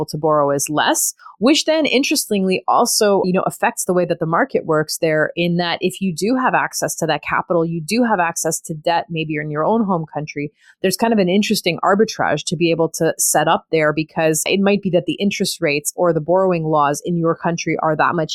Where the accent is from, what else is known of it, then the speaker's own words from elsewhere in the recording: Canada; because I'm a Canadian. I invest mostly in Canada